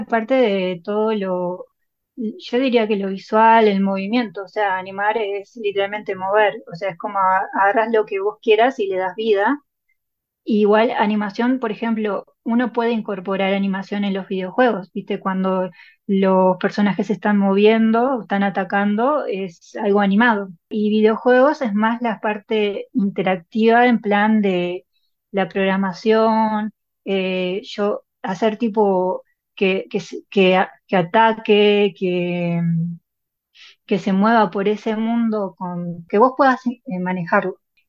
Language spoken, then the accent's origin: Spanish; Montevideo, Uruguay; yo soy de Montevideo.